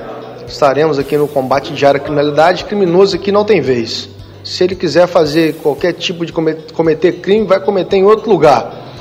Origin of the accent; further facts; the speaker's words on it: Muriaé, Minas Gerais, Brazil; Eu vim de Cataguases, sou muriaense, mas vim de Cataguases